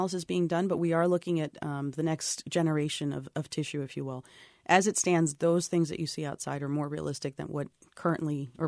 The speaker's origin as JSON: {"language": "English", "region": "Florida", "country": "United States", "tie": "born or raised there", "said": "I grew up in Central Florida, and I went away to college wanting to be a doctor."}